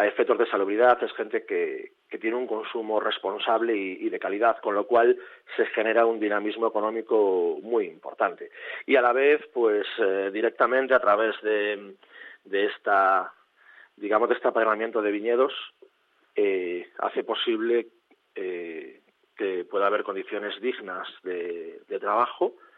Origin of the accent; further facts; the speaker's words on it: Galicia, Spain; he vuelto para trabajar aquí y para poner en valor mi tierra. Soy nieto de viticultores, mis cuatro abuelos son viticultores. Siempre he visto cómo la tierra nos ha dado de comer y siempre he valorado todo el patrimonio que tenemos en Ribera Sacra.